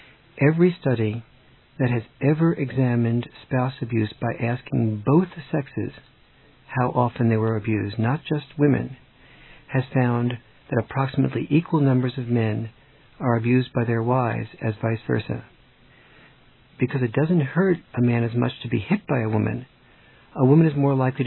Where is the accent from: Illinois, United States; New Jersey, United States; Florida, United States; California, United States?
California, United States; San Diego; near my hometown in San Diego